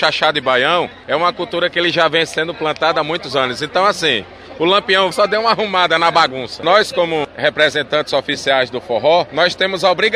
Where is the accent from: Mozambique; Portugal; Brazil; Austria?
Brazil; Senhor do Bonfim, Bahia; also born or lived in São Paulo; Nós, como bons nordestinos, eu nasci na cidade de São Paulo, mas vim pra Bahia, vim pra cidade Senhor do Bonfim, aqui pertinho, desde pequeno, e aprendi a valorizar a cultura nordestina.